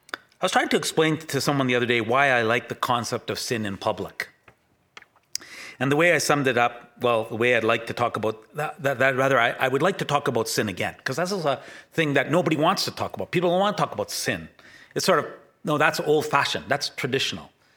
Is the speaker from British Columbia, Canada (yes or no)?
no; Winnipeg, Manitoba, Canada; I love these sunny days because they do remind me of Winnipeg and growing up in Winnipeg.